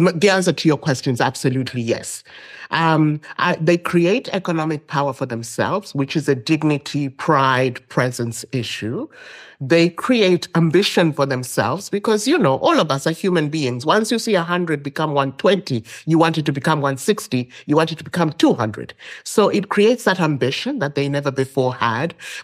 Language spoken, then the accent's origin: English; Zambia; I will mention Zambia as well, my home country.